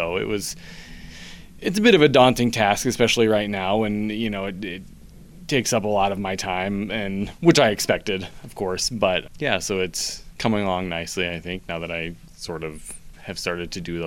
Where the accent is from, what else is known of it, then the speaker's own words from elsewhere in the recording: Sioux City, Iowa, United States; now in Dexter, United States; Nope, I grew up in Sioux City, Iowa. Spent about 20 years or so there. And then I moved to Des Moines 6 years ago this September.